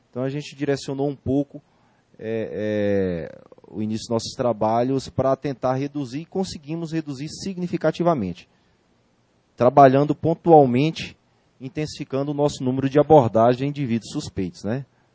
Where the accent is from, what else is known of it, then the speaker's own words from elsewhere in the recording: Goiânia, Goiás, Brazil; Sou de Goiânia, né?